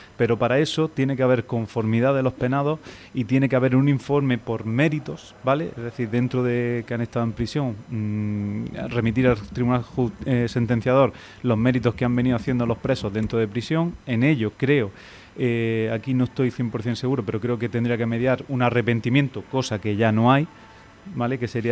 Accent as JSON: {"language": "Spanish", "country": "Spain", "said": "yo me siento perjudicado como español más."}